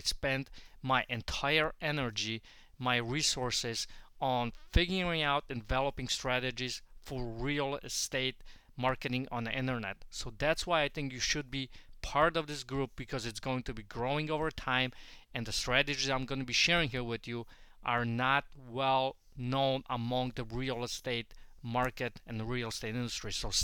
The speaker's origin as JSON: {"language": "English", "country": "Poland", "moved": "yes", "said": "Originally, I'm from Poland. I came to this great country back in 91, and I've never left here, and I consider this as my home."}